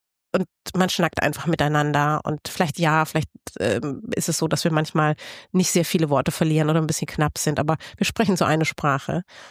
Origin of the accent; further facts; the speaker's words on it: Bavaria, Germany; Unterfranken.